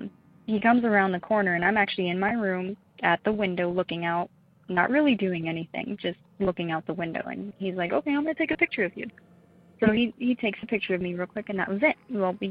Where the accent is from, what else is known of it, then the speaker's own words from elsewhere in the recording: Colorado, United States; also born or lived in New Mexico; I'm from Colorado.